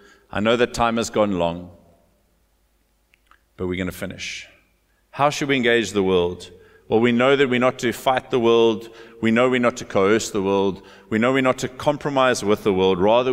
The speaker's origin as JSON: {"language": "English", "town": "Cape Town", "region": "Western Cape", "country": "South Africa", "tie": "born or raised there", "said": "we grew up in Cape Town, we loved to go for drives around the peninsula, watch the sunset."}